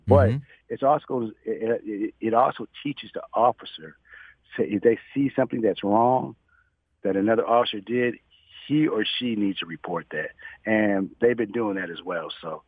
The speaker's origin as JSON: {"language": "English", "town": "Toledo", "region": "Ohio", "country": "United States", "lives_now": "Dallas, United States", "said": "Of course, I'm from Toledo, Ohio. That's why I'm a big time Browns fan."}